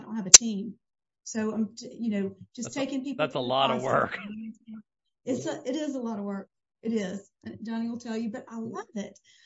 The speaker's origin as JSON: {"language": "English", "town": "Pascagoula", "region": "Mississippi", "country": "United States", "tie": "born or raised there", "said": "Well, you know, I grew up in Pascagoula, Mississippi, And in Pascagoula, everybody pretty much went to the same school."}